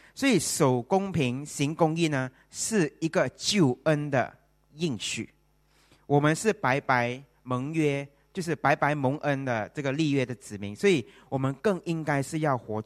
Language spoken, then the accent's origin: Chinese; Malaysia; now in Singapore; 因为我是马来西亚人，我是在这里得了永久居民。